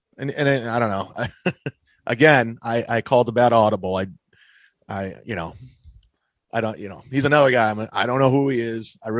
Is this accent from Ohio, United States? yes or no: yes; Ohio, United States; He's from Michigan. I'm from Ohio. We would see each other on the road a lot, you know.